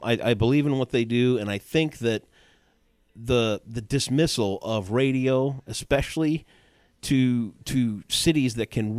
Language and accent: English; Sparta, Michigan, United States; Because I grew up in Sparta, everything that was going on was in Muskegon.